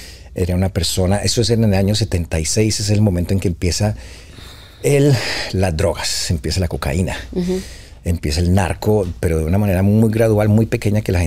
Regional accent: Cali, Valle del Cauca, Colombia; Soy de Cali, Colombia, una ciudad salsera, donde todo el mundo baila, donde no hay plata, pero siempre estamos

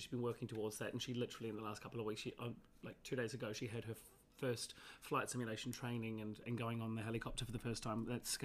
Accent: Mangatoroto, Northland, New Zealand; It's in the north end of New Zealand. It's got a population of 800 people

